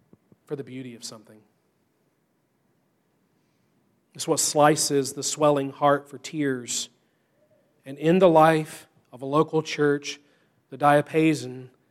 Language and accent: English; the South, United States; But, and this is, growing up in the South, this is what so many churches fail to do.